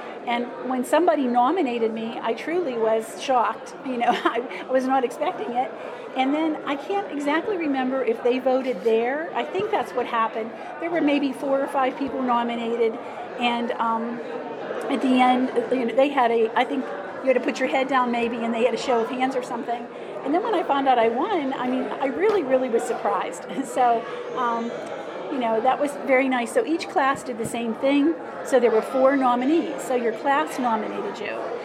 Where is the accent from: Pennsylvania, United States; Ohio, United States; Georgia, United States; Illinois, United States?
Pennsylvania, United States; Portview; I was from Portview, which was a suburb of McKeesport. I graduated from McKeesport High School.